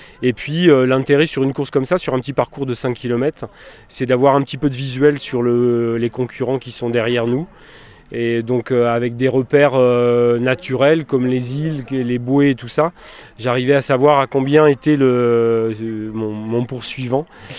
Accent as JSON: {"language": "French", "town": "Toulouse", "region": "Occitanie", "country": "France", "said": "je viens de Toulouse"}